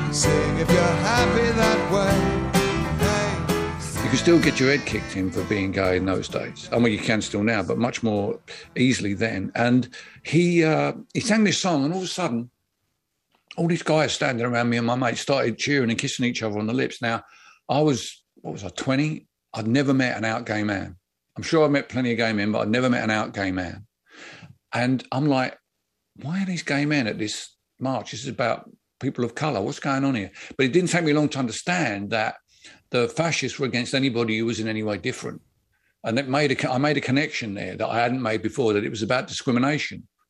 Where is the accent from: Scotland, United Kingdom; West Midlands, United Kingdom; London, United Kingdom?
London, United Kingdom; growing up in London in the 70s, I was well aware of racism.